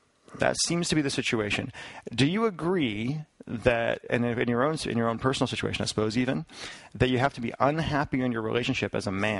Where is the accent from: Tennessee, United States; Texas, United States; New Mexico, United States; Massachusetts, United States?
Massachusetts, United States; I'm 34 now, and I grew up in Massachusetts.